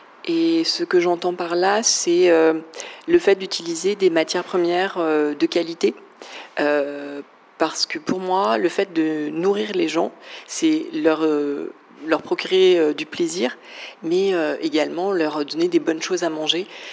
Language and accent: French; Paris, Île-de-France, France; j'ai 36 ans et je suis pâtissière à Paris. Je suis née à Paris et j'y ai toujours vécu et c'est une partie très importante de mon identité